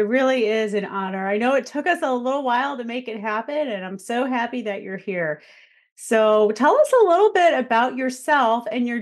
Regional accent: St. Louis, Missouri, United States; Yes, I know Mount Vernon. I grew up in St. Louis.

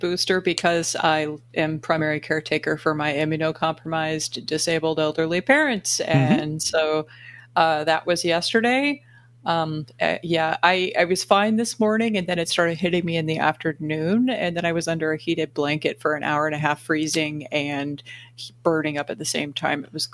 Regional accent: United States; born there; I was born here in America, but my dad was born in Havana and fled Castro's rise to power.

